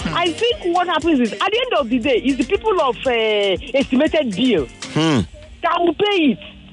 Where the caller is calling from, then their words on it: Ajah, Lagos, Nigeria; I'm calling from Aja Agri, actually. I'm on the road.